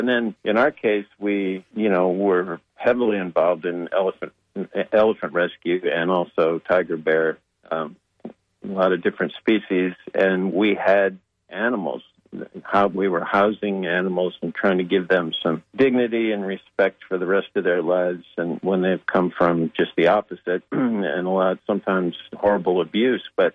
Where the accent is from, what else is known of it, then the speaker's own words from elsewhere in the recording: Chicago, Illinois, United States; also born or lived in Cleveland / Detroit; At the beginning, I grew up in Chicago and Cleveland and Detroit